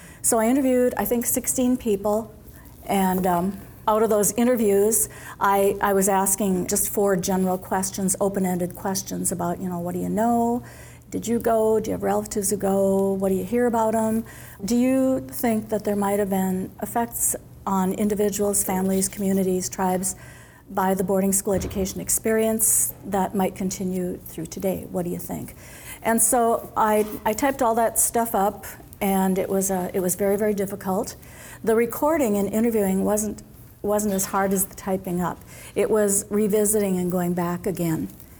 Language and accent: English; Duluth, Minnesota, United States; born there; I live in Duluth. I was born in Duluth.